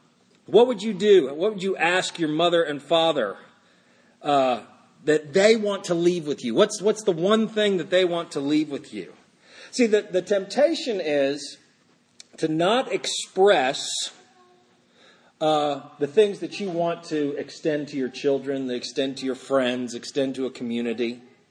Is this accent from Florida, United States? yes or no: yes; Fort Lauderdale, Florida, United States; I went to King College. I was from Fort Lauderdale. I had nothing to do with all this.